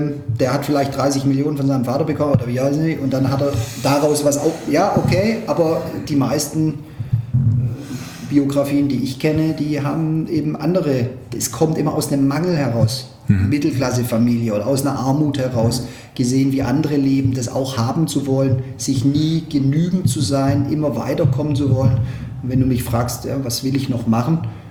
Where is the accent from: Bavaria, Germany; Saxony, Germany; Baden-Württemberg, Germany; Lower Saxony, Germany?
Baden-Württemberg, Germany; Backnang; ich komme aus Backnang, das ist so ein kleines Dorf.